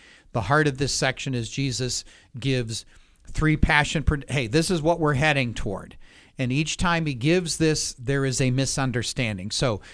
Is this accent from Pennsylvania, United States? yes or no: yes; Pennsylvania, United States; also born or lived in Indiana / Chicago; growing up in Western Pennsylvania, hilly area. Then much of my life educationally was spent in Indiana.